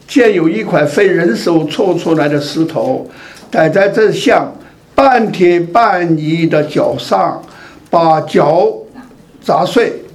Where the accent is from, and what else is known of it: China